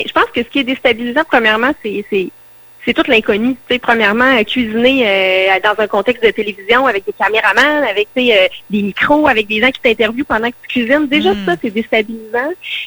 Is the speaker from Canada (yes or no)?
yes; Trois-Rivières, Quebec, Canada; Moi, je suis née à Trois-Rivières.